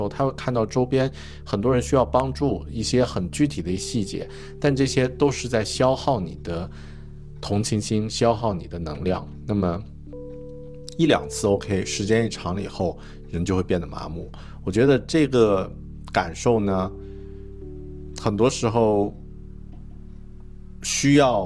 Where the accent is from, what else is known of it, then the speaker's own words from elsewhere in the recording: Yunnan, China; 我的故乡云南